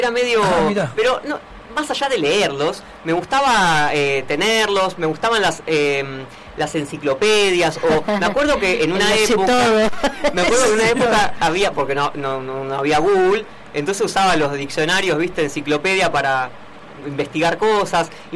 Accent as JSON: {"language": "Spanish", "town": "Moreno", "region": "Buenos Aires Province", "country": "Argentina", "tie": "born or raised there", "lives_now": "Buenos Aires, Argentina", "said": "En Moreno, donde me crié, yo soy de Moreno."}